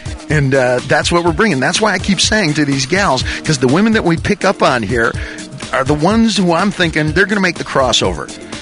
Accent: Indiana, United States; The way she's shaped is like what I grew up with in Indiana

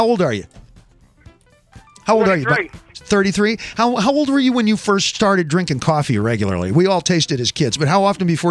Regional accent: Indiana, United States; born there; I was born in the part of Indiana where it's not unusual.

